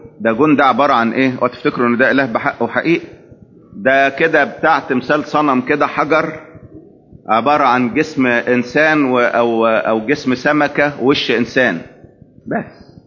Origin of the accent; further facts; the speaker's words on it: Egypt; عندنا في مصر تلقى الخلافات بين الكنائس وبعضها شغالة على ودنه